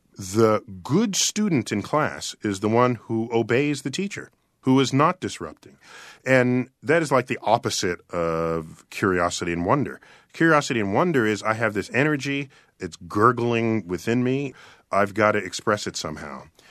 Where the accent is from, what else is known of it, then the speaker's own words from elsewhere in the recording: Bronx, New York, United States; born there; And I was born in the Bronx, New York, where I pretty much thought I'd seen all the stars visible. It was about 11 stars at night.